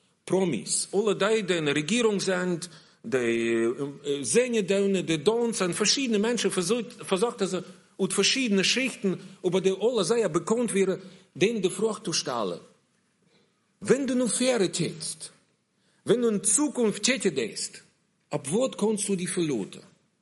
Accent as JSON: {"language": "German", "town": "Bielefeld", "region": "North Rhine-Westphalia", "country": "Germany", "said": "Ich komme aus Bielefeld, und da steht Milse"}